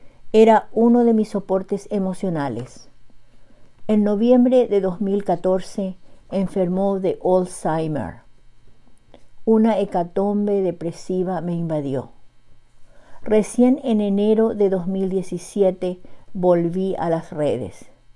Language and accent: Spanish; Paraguay; now in Bedford, United States; una vez más llego hasta ustedes desde Bedford, Massachusetts, con otra dosis narrativa de mi tierra colorada y país natal, y para muchos de nosotros dispersos por el mundo, cuentos y relatos de Ñandere Tamí, Paraguay.